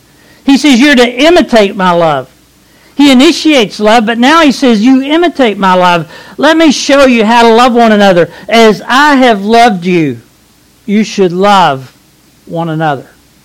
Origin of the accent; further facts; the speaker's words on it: Kentucky, United States; But Bonnie was from Georgia. I was from Kentucky. We met in Pennsylvania.